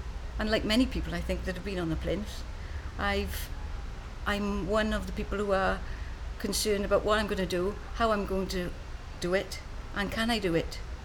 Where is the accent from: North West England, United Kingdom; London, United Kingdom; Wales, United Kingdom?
Wales, United Kingdom; Newport; I'm 52, and I come from Newport in Wales.